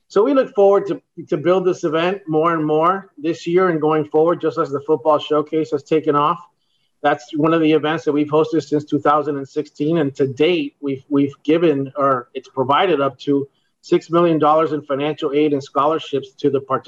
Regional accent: Florida, United States; I grew up in South Florida, too, and grew up with the Hurricanes and all the teams in South Florida.

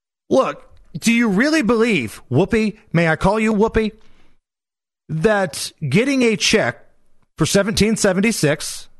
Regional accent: Indianapolis, Indiana, United States; from Indianapolis.

